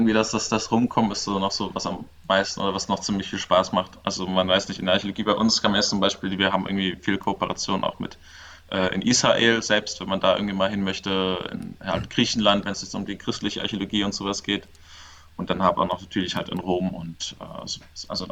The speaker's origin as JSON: {"language": "German", "town": "Mainz", "region": "Rhineland-Palatinate", "country": "Germany", "said": "wir kommen ja irgendwie alle aus Mainz"}